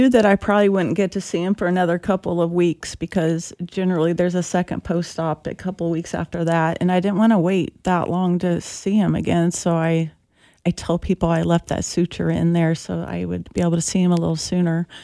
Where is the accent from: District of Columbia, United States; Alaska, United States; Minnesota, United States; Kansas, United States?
Kansas, United States; Atchison; I'm from Atchison, Kansas, which is about an hour and 20 minutes from